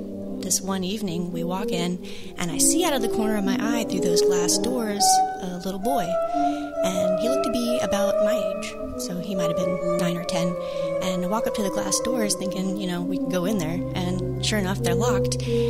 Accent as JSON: {"language": "English", "town": "Fillmore", "region": "New York", "country": "United States", "tie": "born or raised there", "said": "I was about 10 years old, living in upstate New York, in Fillmore, probably someplace no one has ever heard of."}